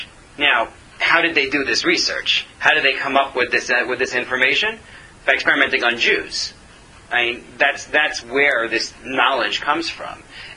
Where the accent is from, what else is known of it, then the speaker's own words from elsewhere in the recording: United States; I'm an American, so I just take it as a given.